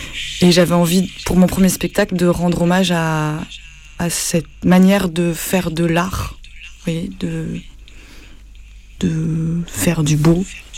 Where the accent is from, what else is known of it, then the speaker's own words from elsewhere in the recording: Nouvelle-Aquitaine, France; je suis née en France, en Dordogne, plus exactement dans le Périgord. En Dordogne, mes parents sont arrivés dans les années 80 et j'ai grandi ici. Ensuite, je suis allée à Toulouse faire des études et puis à Paris